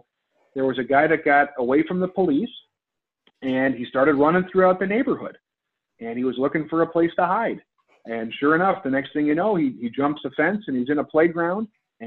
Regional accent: Midwest, United States; I grew up in the Midwest. I'm a pretty friendly guy.

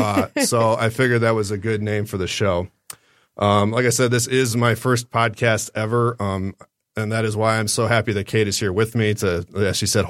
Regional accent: Columbus, Ohio, United States; born there; I was born in Columbus, Ohio, and I spent the first 2 years of my life there. And my parents met in Duluth, Minnesota. I'm a pure-blooded Midwesterner.

